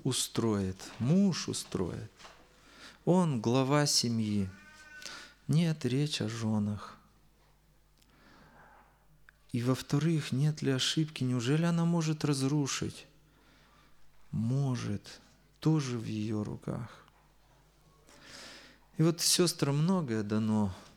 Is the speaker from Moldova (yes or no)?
yes; Chisinau, Chișinău, Moldova; Я с Молдавии, с Кишинева. У меня 7 деток. 1 сынишка и 6 дочерей.